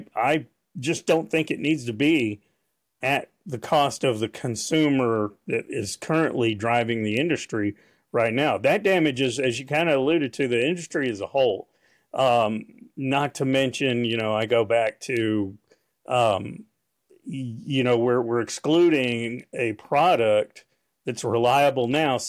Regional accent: Texas, United States; And this is very, very, as an American, as a Texan, honestly, first a lot of times, this is very disappointing.

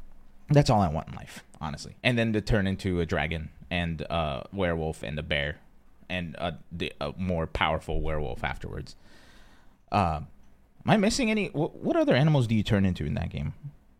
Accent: Brazil; growing up in Brazil, everything was pirated, right?

